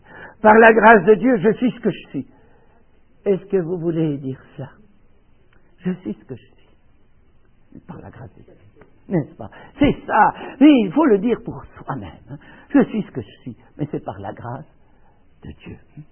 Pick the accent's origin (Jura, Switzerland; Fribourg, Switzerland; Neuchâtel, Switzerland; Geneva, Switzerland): Neuchâtel, Switzerland; Quand je me suis trouvé dans ma ville natale en 1976 pour faire à la cathédrale de Neuchâtel, dix jours de conférence